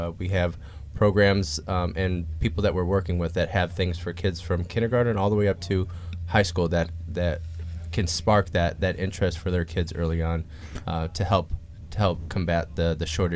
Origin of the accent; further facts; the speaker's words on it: Arizona, United States; born there; They came back over, and I was born in Arizona.